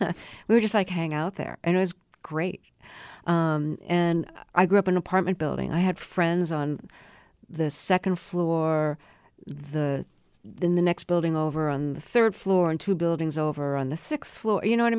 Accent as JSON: {"language": "English", "town": "Brooklyn", "region": "New York", "country": "United States", "tie": "born or raised there", "said": "Yeah, and I grew up in Brooklyn, went to school in Buffalo."}